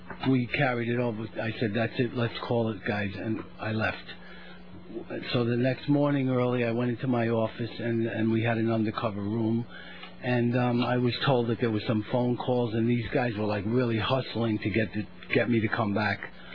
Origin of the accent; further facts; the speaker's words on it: Brooklyn, New York, United States; And growing up in Brooklyn, you take a chance.